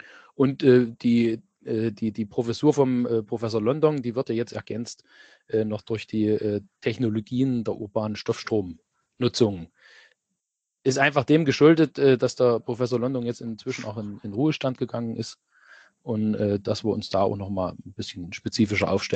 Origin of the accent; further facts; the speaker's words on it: Germany; Na, ich komme ja aus der Ecke hier. Also ich bin so in diesem Grenzgebiet zwischen Thüringen und Sachsen-Anhalt beheimatet und habe ja in Leipzig und Dresden studiert und wollte dann irgendwann wieder zurück in die heimatliche Gegend. Und da hat es mich letzten Endes dann nach Weimar verschlagen.